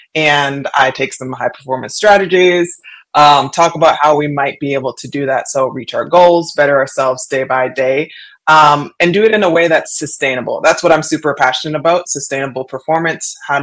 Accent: London, Ontario, Canada; I'm back in London, Ontario, so my hometown. I moved back here after I retired.

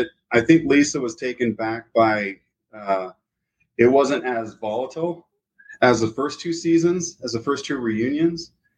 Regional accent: California, United States; also born or lived in Florida / Texas; So I grew up in California, Florida, and Texas, and came here to go to school.

